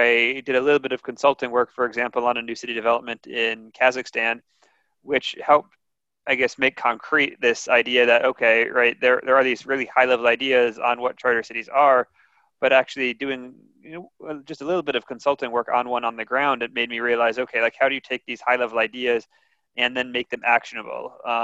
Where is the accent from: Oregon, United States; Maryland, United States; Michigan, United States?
Maryland, United States; Bethesda; I grew up in Bethesda, just outside of Washington, D.C.